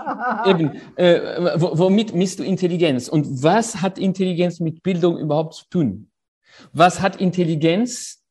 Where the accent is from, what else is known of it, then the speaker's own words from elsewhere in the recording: Paris, Île-de-France, France; Ich bin in Paris auf die Welt gekommen und dort aufgewachsen, aber das ist keine mögliche Heimat. Das ist eine Weltstadt.